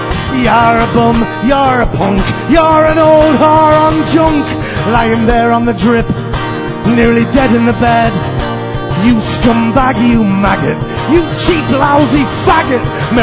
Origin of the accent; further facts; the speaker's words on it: England, United Kingdom; Obviously, I'm English